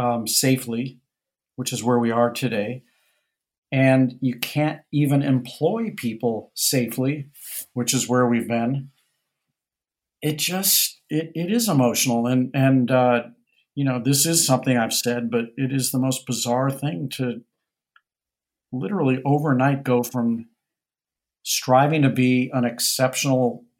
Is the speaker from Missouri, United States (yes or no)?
yes; St. Louis, Missouri, United States; the experiences I had growing up in St. Louis, in where the restaurants were not really all that yummy, but where the people were always pretty darn nice.